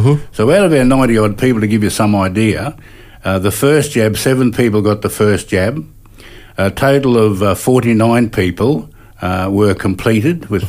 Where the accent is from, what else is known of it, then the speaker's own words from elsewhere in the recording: Hervey Bay, Queensland, Australia; also born or lived in Wondai / Cherbourg; now in Rockhampton, Australia; I'm from Rockhampton at the moment, originally from Hervey Bay, born in Wandai, went into Cherbourg Mission when I was a little fella, and was pulled out of there, and my tribe's a Waka Waka people. And so I'm sitting in Rockhampton at the moment